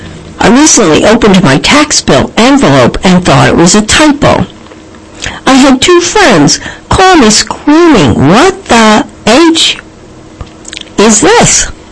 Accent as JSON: {"language": "English", "town": "Nashua", "region": "New Hampshire", "country": "United States", "tie": "born or raised there", "said": "I love my hometown of Nashua just as many of you treasure where you come from."}